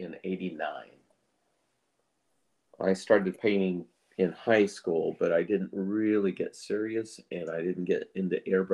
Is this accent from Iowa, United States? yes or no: yes; Webster, Iowa, United States; now in Oregon, United States; I am from a little town called Webster, Iowa.